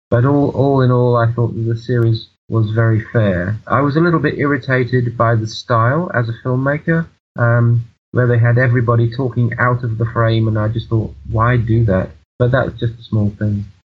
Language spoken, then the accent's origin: English; England, United Kingdom; I'm English and I was living in England and in Somerset.